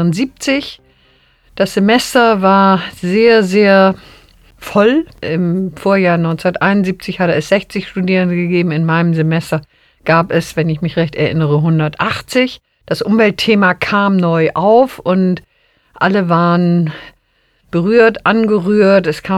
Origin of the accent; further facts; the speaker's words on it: Bad Bederkesa, Lower Saxony, Germany; Letztes Projekt war dann im Hauptdiplom eine Landschaftsplanung für meinen Heimatort Bederkesa.